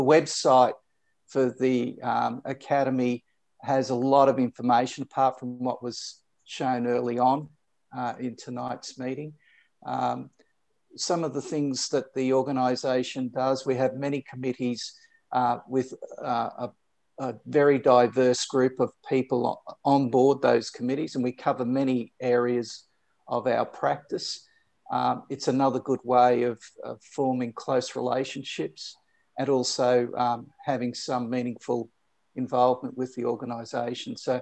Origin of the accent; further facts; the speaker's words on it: Brisbane, Queensland, Australia; The year after that, venturing into my hometown in Brisbane.